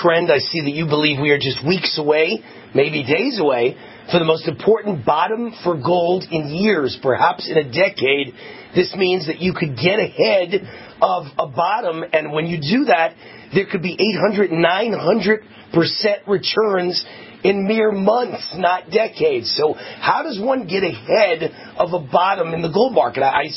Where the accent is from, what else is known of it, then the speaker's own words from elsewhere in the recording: Nevada, United States; Do you have any exposure in my home state? I'm in a silver state, Nevada.